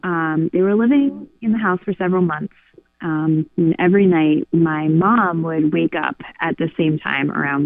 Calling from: Nantucket, Massachusetts, United States; I'm calling from Nantucket. That's where I live. It's an island 30 miles off the coast of Massachusetts.

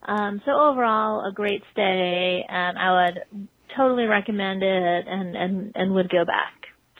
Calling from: Pennsylvania, United States; I'm calling from Pennsylvania with a review of the Cromwell.

